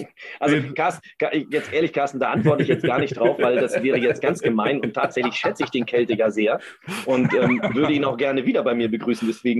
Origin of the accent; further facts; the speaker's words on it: Kiel, Schleswig-Holstein, Germany; Also ich komme ja aus Kiel.